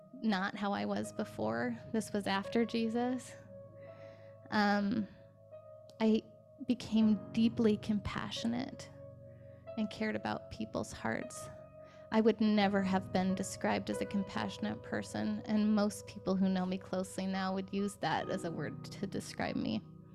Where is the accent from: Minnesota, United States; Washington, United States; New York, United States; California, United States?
Washington, United States; I'm from Washington State, which is largely unchurched. It's not like being in the South.